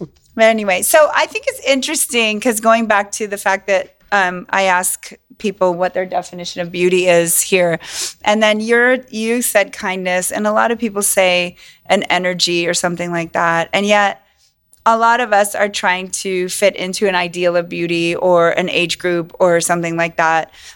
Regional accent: California, United States; Because like, I grew up in California, so I don't have that perception of that's a great conversation piece for me.

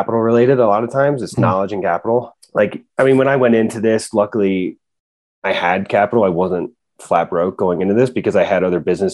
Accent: Pennsylvania, United States; No, I'm actually from Pennsylvania.

